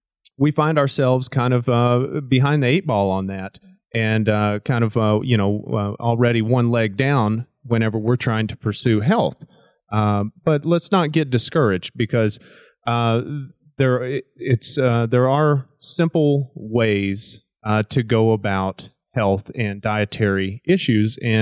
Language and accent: English; Oklahoma, United States; growing up in Oklahoma, you know, we ate well. We had a garden and everything was natural and good.